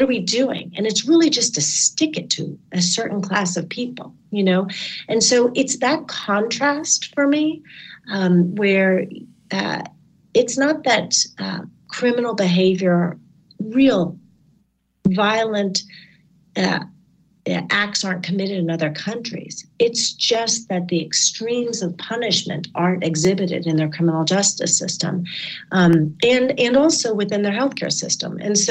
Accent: Connecticut, United States; in Connecticut, my home state, there was an 8-year-old that was in the carceral system.

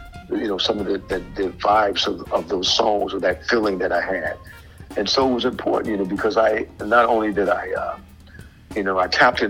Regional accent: Detroit, Michigan, United States; all the blessings that I was able to receive, you know, growing up in Detroit.

